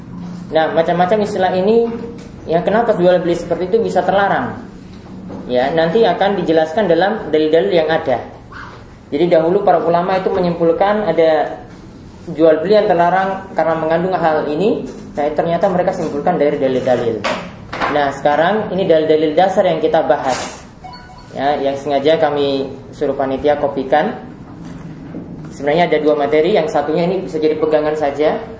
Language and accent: Indonesian; Yogyakarta, Special Region of Yogyakarta, Indonesia; Jadi saya dari Jogja ya. S1 saya di Teknik Kimia UGM. Kemudian S2 saya di Chemical Engineering King Saud University di Riyadh, Kerajaan Saudi Arabia.